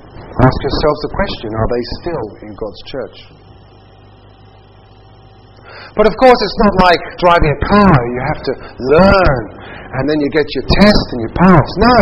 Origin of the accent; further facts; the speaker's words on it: London, United Kingdom; I don't come from Australia, I come from London, North London, which is a place called Hertfordshire. And yes, I was brought up a Seventh-day Adventist